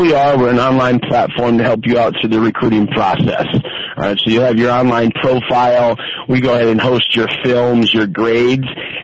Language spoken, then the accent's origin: English; Ann Arbor, Michigan, United States; so I'm originally a Midwest product. I'm from Ann Arbor, Michigan.